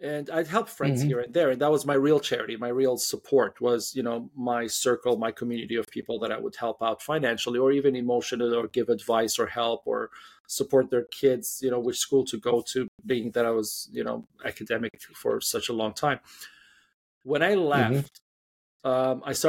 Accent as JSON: {"language": "English", "region": "Dubai", "country": "United Arab Emirates", "tie": "born or raised there", "also_born_or_lived": "Switzerland / Canada", "said": "I was born in Dubai, did part of my schooling in Dubai, part in Switzerland, moved to Canada for university"}